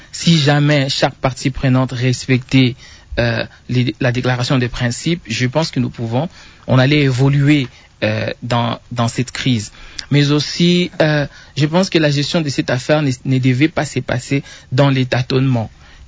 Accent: Goma, DR Congo; also born or lived in Bukavu; Je l'ai dit parce que moi-même, je suis de Goma, je suis de Bukavu. Je sais ce que nous sommes en train de subir.

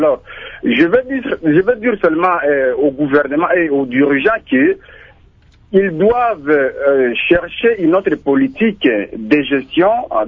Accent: Bukavu, South Kivu, DR Congo; ici chez nous à Bukavu, nous avons le même constat

